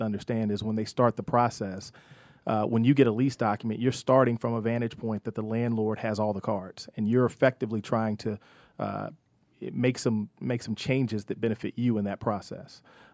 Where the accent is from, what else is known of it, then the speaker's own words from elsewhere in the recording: Cincinnati, Ohio, United States; now in Atlanta, United States; Well, again, I'm originally from Cincinnati, Ohio.